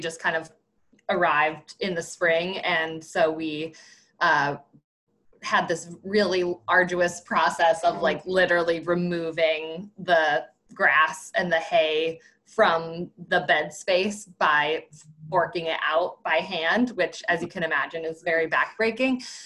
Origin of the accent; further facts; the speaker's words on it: Adams, Massachusetts, United States; I grew up in Adams on this land, which used to be my grandparents' dairy farm.